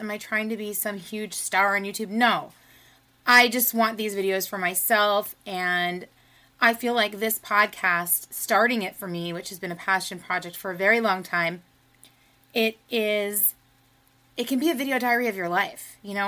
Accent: Florida, United States; I was born and raised in South Florida. So by default, I always root for the home team

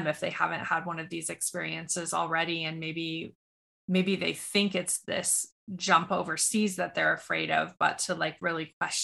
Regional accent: Montana, United States; I grew up in Montana, and my grandparents were cattle ranchers.

